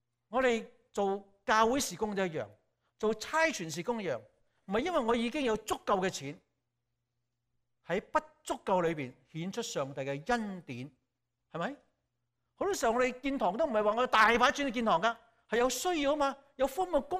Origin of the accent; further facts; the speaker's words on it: Hong Kong; 我香港人嚟，咁梗係唔講英文啦，咁講中文好開心。